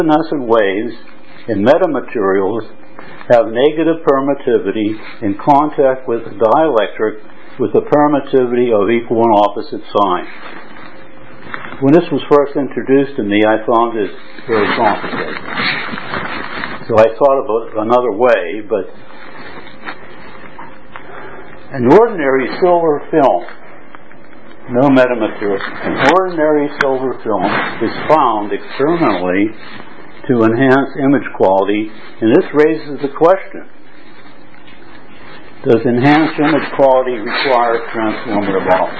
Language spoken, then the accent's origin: English; United States; now in Hong Kong, Hong Kong; I'm an American living in Hong Kong and also Berlin.